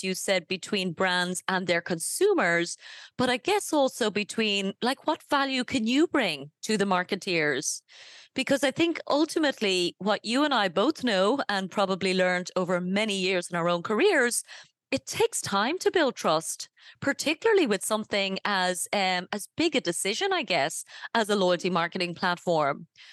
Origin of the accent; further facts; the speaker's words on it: Ireland; now in United Arab Emirates; You know, I come from Ireland, and in Ireland, there's often a mentality